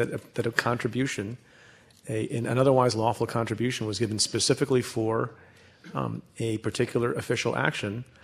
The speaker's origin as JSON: {"language": "English", "country": "India", "tie": "born there", "said": "My father and my mother were born in India. I was born in India."}